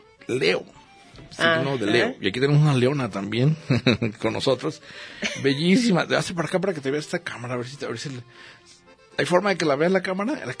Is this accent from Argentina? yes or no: no; northern Mexico, Mexico; Confieso, soy norteño.